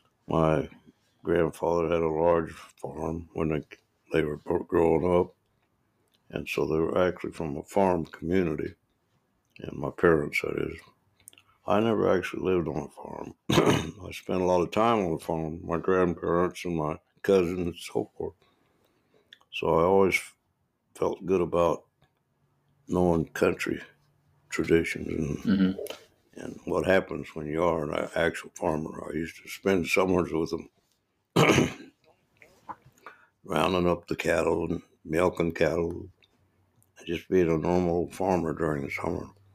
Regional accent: Wichita, Kansas, United States; and I was raised in Wichita primarily. We moved there when I was in third grade to Wichita. My dad went to work for Boeing, of course, and mother later.

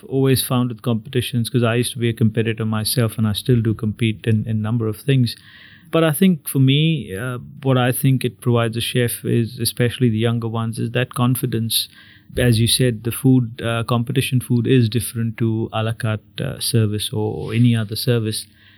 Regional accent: Belgaum, Karnataka, India; I'm originally from India, born in a district called Belgaum, which is part of Karnataka, which is a southwestern state in India.

